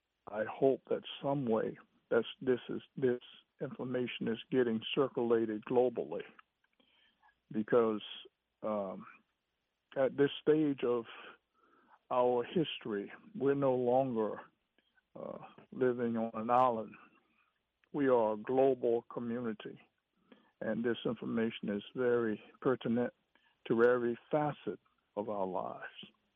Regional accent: North Carolina, United States; I came here from North Carolina years ago

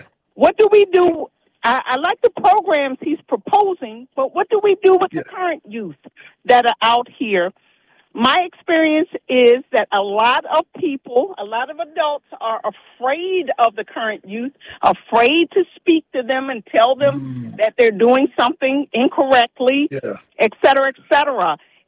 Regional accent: Washington, District of Columbia, United States; Hey, listen, I grew up right in Anacostia, up around there

